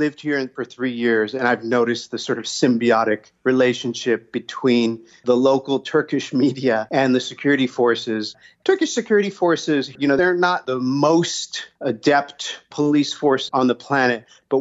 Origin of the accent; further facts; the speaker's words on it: United States; I think I have some measure of protection from this kind of thing because I'm an American.